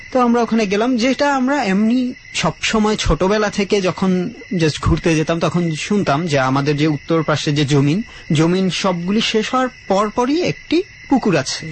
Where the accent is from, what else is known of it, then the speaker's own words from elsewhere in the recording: Dhaka, Dhaka Division, Bangladesh; আমি ঢাকাতেই বড় হয়েছি